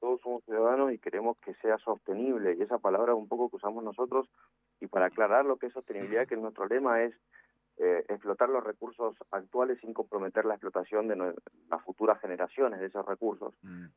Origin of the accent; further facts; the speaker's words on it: Mendoza, Argentina; Somos mendocinos que hacemos actividad extractiva petrolera hace décadas